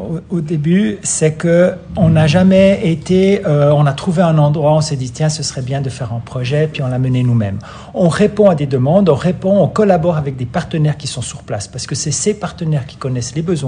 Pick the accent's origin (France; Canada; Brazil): Brazil; also born or lived in Central African Republic; moi-même, à l'origine, de parents suisses, je suis né en Centrafrique, j'ai grandi au Brésil.